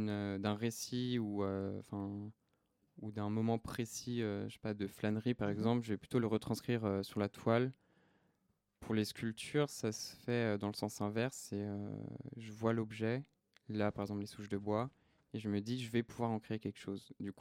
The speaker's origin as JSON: {"language": "French", "country": "United Kingdom", "accent": "English", "second_language": "French", "said": "Oui, excusez mon accent anglais."}